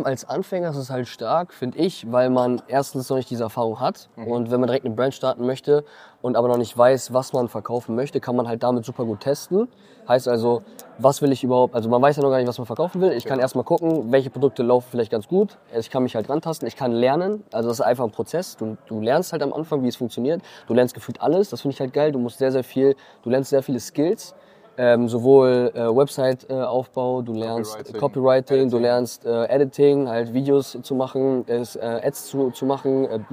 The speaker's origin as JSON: {"language": "German", "town": "Neumünster", "region": "Schleswig-Holstein", "country": "Germany", "said": "bin 23 Jahre, komme aus Neumünster"}